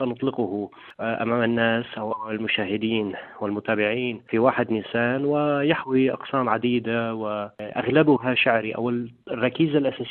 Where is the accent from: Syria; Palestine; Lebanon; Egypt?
Lebanon; لا يمكن أنه نحن كشباب لبنانيين وعرب أن نقوم بها لوحدنا